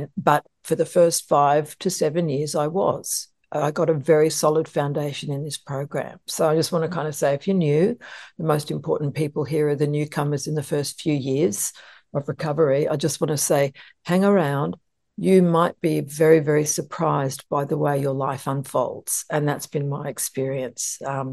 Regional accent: Sydney, New South Wales, Australia; I'm from an Irish Catholic family in Sydney, Australia, and I'm one of 8 kids, and Irish Catholic and very like going to mass.

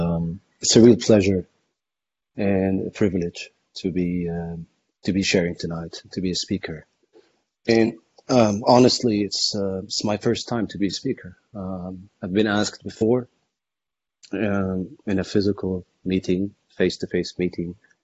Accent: Cairo, Cairo Governorate, Egypt; I'm about 38 years old. I'm from Cairo, Egypt, and I have two brothers, younger than me

